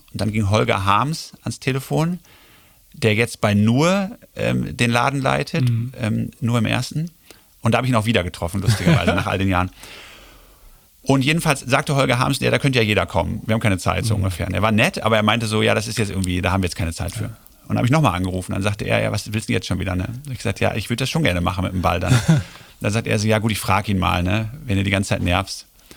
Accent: Germany; Wenn ich gesagt habe, ich bin Deutscher, haben die sich totgelacht.

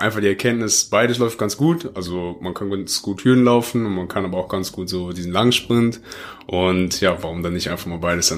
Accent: Oberhausen, North Rhine-Westphalia, Germany; es gab so ein Schuhwettlauf bei uns in Oberhausen, also das ist da, wo ich halt herkomme.

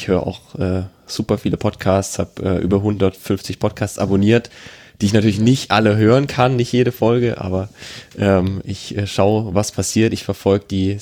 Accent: Baden-Württemberg, Germany; Ich komme aus der Nähe von Karlsruhe. Also das andere Ende der Leitung ist jetzt irgendwo bei Karlsruhe gerade. Ich bin mittlerweile 28 Jahre

